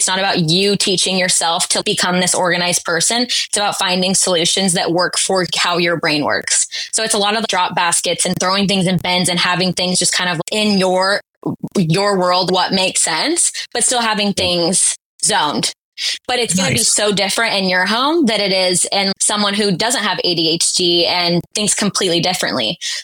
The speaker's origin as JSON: {"language": "English", "region": "California", "country": "United States", "tie": "born or raised there", "lives_now": "Sacramento, United States"}